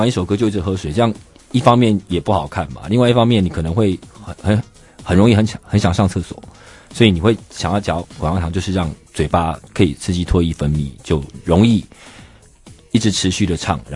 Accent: Kaohsiung, Taiwan; 因为我是高雄人嘛

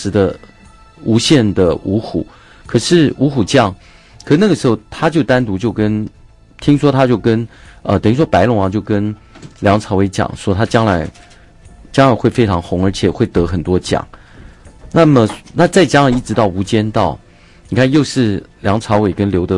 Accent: Taiwan; 潮州话呢这个潮汕语系潮州汕头语系跟闽南语跟我们台湾话是非常像的

